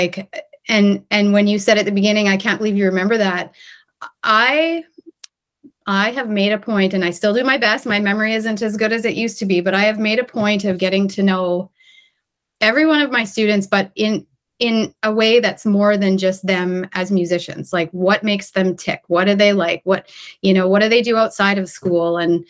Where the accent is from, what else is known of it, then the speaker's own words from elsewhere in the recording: Saskatoon, Saskatchewan, Canada; Saskatoon.